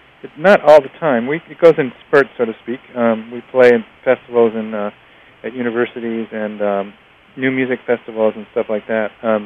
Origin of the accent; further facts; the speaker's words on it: Hartford, Connecticut, United States; I'm from Hartford